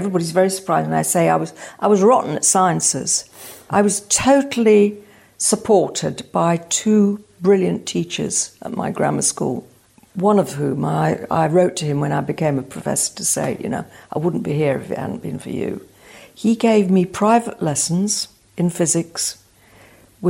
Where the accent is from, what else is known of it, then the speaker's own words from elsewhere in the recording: Beeston, East Midlands, United Kingdom; But I grew up in Beeston, near where Boots was. We always say we were brought up by Boots.